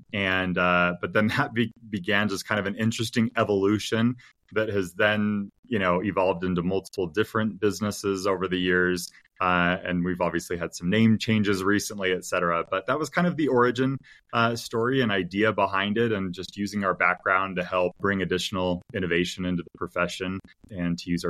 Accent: Seattle, Washington, United States; They were located in Portland, and I grew up in Seattle, so I was kind of excited to go back to the Northwest and just check it out.

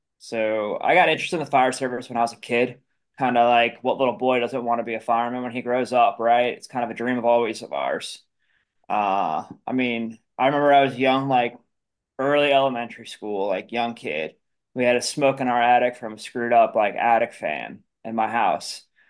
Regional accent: Long Island, New York, United States; Growing up on Long Island, I grew up in a very Wall Street heavy, you know, financial heavy town.

